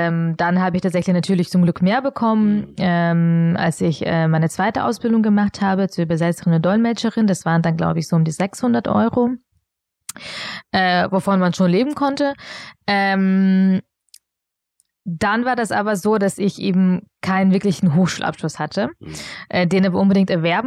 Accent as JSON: {"language": "German", "town": "Augsburg", "region": "Bavaria", "country": "Germany", "tie": "born or raised there", "second_language": "German", "said": "obwohl ich Deutsch erst erlernen musste, dann mit 11, 12 Jahren. Und bin dann nach München gezogen, also ich bin in Augsburg aufgewachsen, was ja circa 50 Kilometer entfernt liegt von München"}